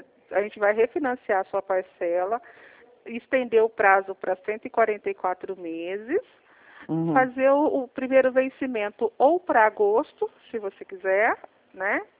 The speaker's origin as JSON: {"language": "Portuguese", "region": "São Paulo", "country": "Brazil", "said": "Não, eu sou aqui do estado de São Paulo."}